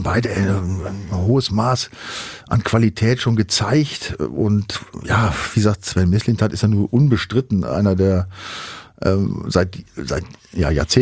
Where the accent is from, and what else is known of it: Northern Germany, Germany